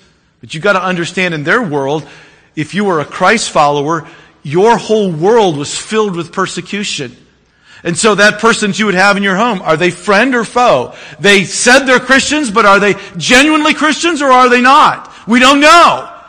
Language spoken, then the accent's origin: English; the South, United States; I grew up in the South, so I can say that.